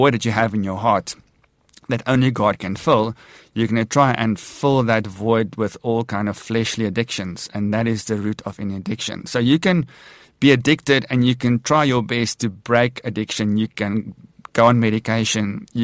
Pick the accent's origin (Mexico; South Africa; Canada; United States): South Africa; Port Elizabeth, Eastern Cape; yeah, I grew up in Port Elizabeth, so that my whole history and all my trauma occurred in Port Elizabeth.